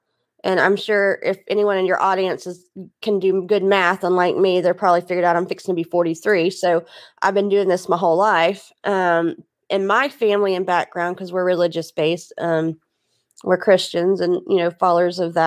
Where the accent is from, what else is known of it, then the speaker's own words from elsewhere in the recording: Houston, Texas, United States; I was originally from Houston, Texas. I was born in 78